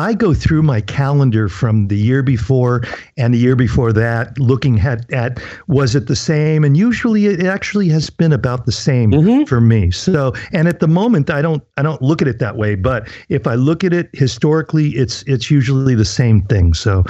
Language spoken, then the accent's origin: English; Sacramento, California, United States; from Sacramento, California.